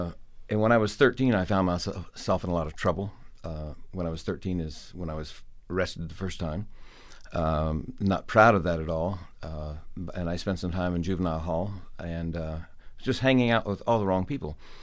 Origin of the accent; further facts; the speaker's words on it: Columbus, Ohio, United States; Well, I grew up in Columbus, Ohio, and I grew up in the inner city.